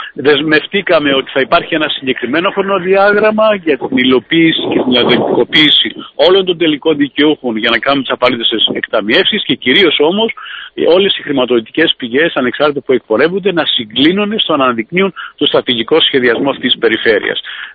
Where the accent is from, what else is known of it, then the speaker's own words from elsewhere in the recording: Greece; Απλώς να μας προβληματίσει ως Έλληνες.